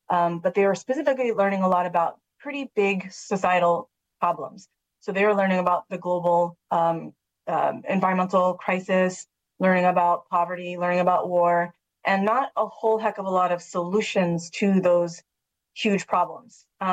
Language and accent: English; New England, United States; born or raised there; also born or lived in Pittsburgh, United States; now in Washington, United States